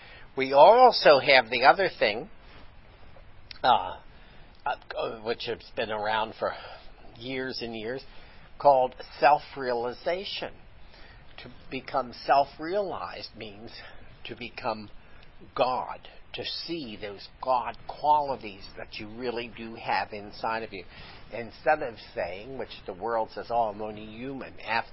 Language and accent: English; Pennsylvania, United States; You see, in the area that I grew up in Pennsylvania, you must never think too much of yourself.